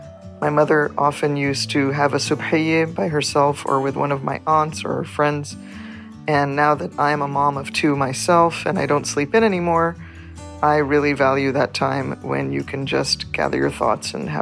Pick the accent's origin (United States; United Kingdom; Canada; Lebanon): Lebanon; I'm originally from Lebanon